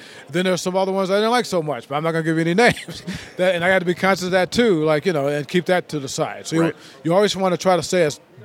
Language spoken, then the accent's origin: English; South Bend, Indiana, United States; When you're born and raised in South Bend, you're not a Notre Dame fan.